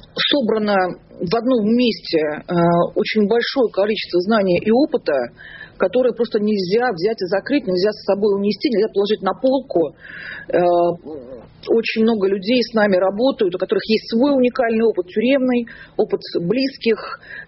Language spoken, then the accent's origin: Russian; Russia; что я вот такая россиянка